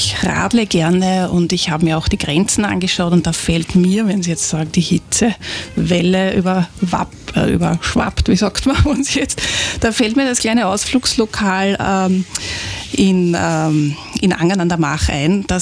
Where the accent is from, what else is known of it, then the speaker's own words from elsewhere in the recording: Lower Austria, Austria; ich komme ja auch ursprünglich, also nicht direkt aus dem Machfeld, aber ich bin auch aus dem Bezirk Gensandorf, also ganz vom nördlichen Rand.